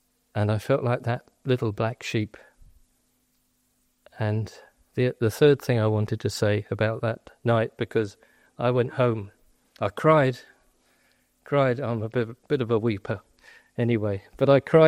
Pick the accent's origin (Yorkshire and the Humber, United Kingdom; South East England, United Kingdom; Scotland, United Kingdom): South East England, United Kingdom; Sheerness; It was a delightful place called Sheerness.